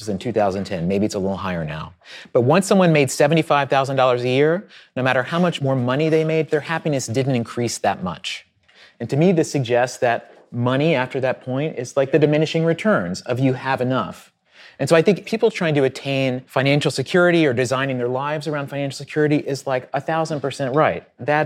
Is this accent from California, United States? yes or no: no; Virginia, United States; But I grew up in Southwest Virginia on a farm